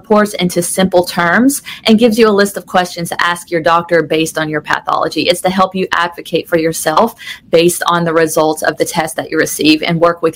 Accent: Nashville, Tennessee, United States; Yeah, so I am from the Nashville area, grew up here, was raised by my dad.

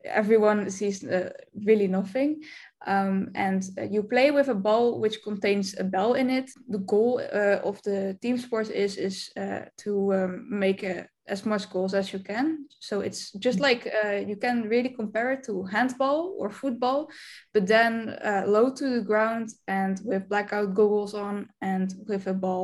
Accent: Netherlands; English is a second language; I'm 18 years old, I'm from the Netherlands.

